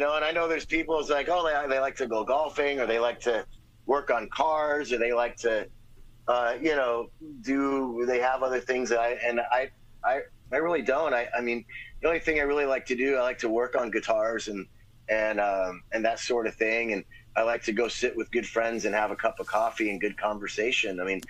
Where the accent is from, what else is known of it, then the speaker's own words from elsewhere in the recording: Glendale, California, United States; I grew up in Glendale, California, and I used to ditch, 6 period